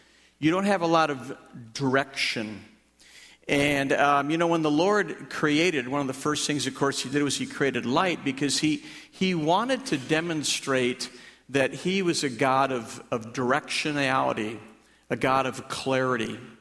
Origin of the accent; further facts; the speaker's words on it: Texas, United States; accent: Texan; that's actually where I was born, in the state of Texas. You could tell by my accent that I'm a Texan.